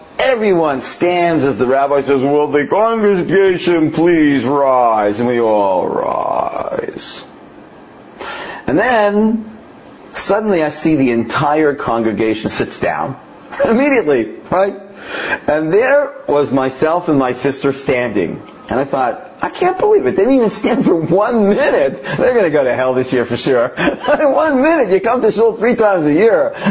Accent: Toronto, Ontario, Canada; I grew up in Toronto

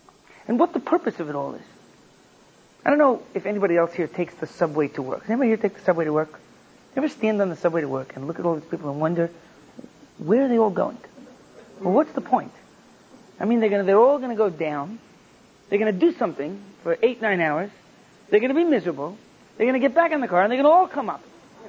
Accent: New York City, New York, United States; You know, I grew up in New York City

